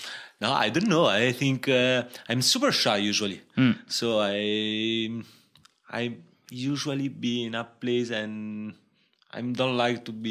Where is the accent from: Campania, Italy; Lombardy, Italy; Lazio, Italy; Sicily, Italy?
Lazio, Italy; English is a second language; now in Rome, Italy; I grew up in my city. In the same place? Yes. And I moved to, I live 45 minutes from Rome.